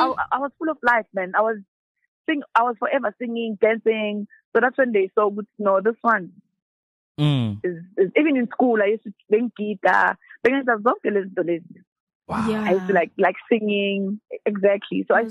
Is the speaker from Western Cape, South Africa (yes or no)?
no; Soweto, Gauteng, South Africa; born there; also born or lived in Mpumalanga / Johannesburg; I was born in Soweto, but then I moved to Mpumalanga to stay with my grand.